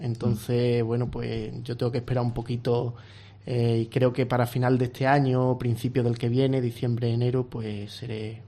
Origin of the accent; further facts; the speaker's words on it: Fuentes de León, Extremadura, Spain; Pues yo, por ejemplo, de mi pueblo, ¿no?, en Fuentes de León